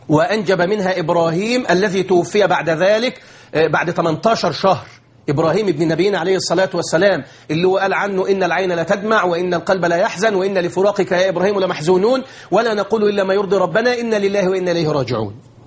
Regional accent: Egypt; احنا الاقباط اللي هم ساكنين مصر، احنا ابناء مصر الاصليين

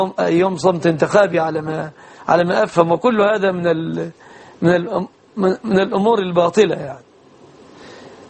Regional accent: Egypt

